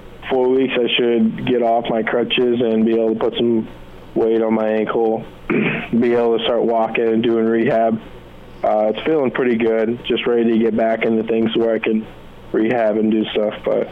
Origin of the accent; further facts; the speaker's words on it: Nebraska, United States; I would hate to go somewhere and regret not playing for my home state and just missing that.